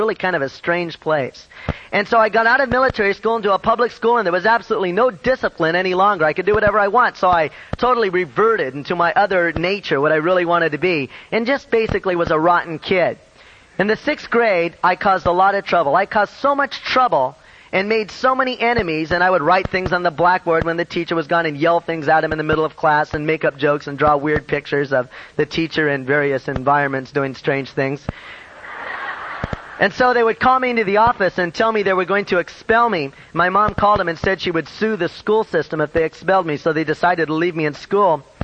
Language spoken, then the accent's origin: English; Long Beach, California, United States; born there; I was born in Long Beach in 1952 and my mom was married and divorced 7 times.